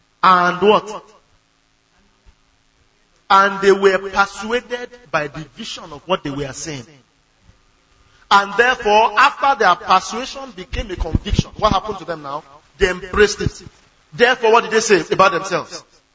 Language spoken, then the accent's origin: English; Ogun, Nigeria; I came from Ogun State.